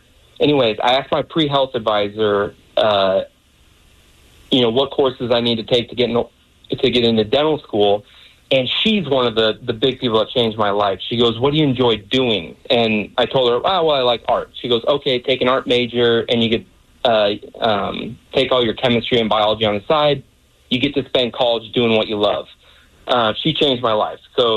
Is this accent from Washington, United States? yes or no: yes; Seattle, Washington, United States; No. I grew up in Seattle